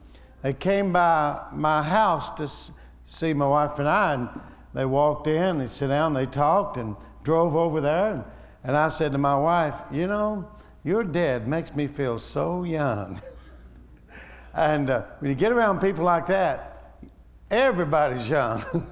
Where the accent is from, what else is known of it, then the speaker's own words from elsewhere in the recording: Tuscaloosa, Alabama, United States; born there; I was born in Tuscaloosa, Alabama.